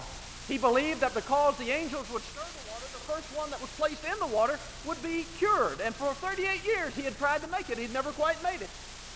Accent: Texas, United States; I come from Texas. And as all Texans, I was involved in football growing up.

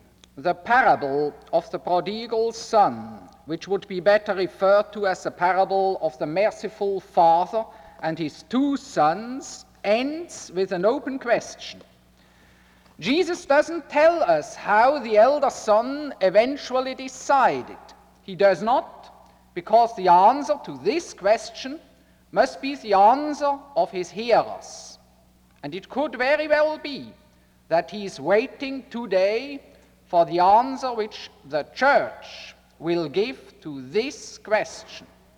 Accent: Basel, Basel-Stadt, Switzerland; English is a second language; also born or lived in Zurich; I grew up in Basel, and all Basel citizens are famous for being absolutely unable to pronounce any understandable R, not to speak of an English R. Now I may say that we moved to Zurich

